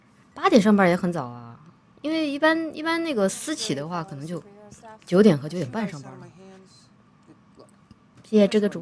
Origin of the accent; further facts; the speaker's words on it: Chongqing, China; 我可是来自重庆的呀，武汉的温度在我们重庆人面前就是个弟弟，真的。